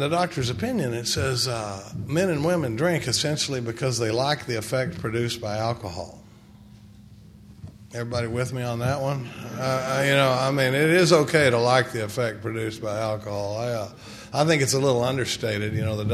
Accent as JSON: {"language": "English", "town": "Dallas", "region": "Texas", "country": "United States", "tie": "born or raised there", "said": "I grew up in Dallas, Texas. I was born in '56 towards the tail end of the baby boom"}